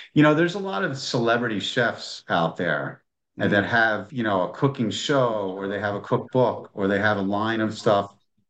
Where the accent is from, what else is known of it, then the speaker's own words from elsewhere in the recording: Philadelphia, Pennsylvania, United States; I'm not gonna stop eating cheesesteaks. I'm from Philadelphia